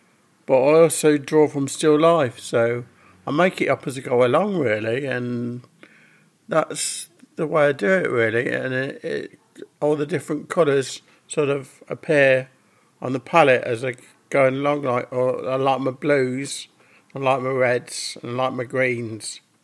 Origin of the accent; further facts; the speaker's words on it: Newbold Verdon, East Midlands, United Kingdom; I'm an artist from Newbold Verdon